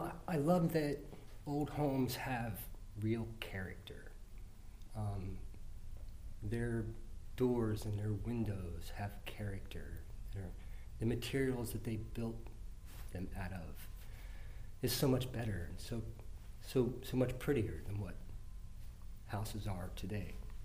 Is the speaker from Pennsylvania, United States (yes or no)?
yes; Pennsylvania, United States; moved away as an adult; also born or lived in Washington, D.C.; I am originally from Pennsylvania. I moved to the Washington, D.C. area when I was 21.